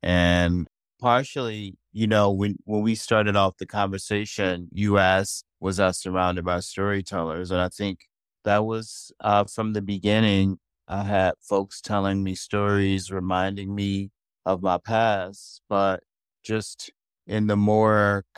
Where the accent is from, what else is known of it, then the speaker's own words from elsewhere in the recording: St. Louis, Missouri, United States; I grew up in St. Louis, Missouri, and most of the people who I grew up with, the elders had all come from southern states, had been sharecropping.